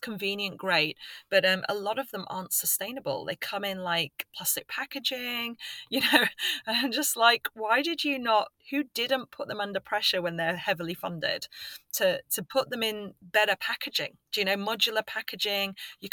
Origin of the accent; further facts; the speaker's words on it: England, United Kingdom; now in London, United Kingdom; I'm not from London originally. So whenever I go back home to the north of England